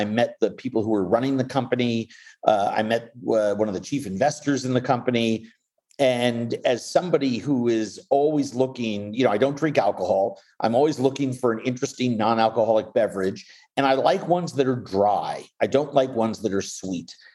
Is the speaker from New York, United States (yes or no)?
yes; New York, United States; And I grew up in New York, so, you know, it's just not that bad.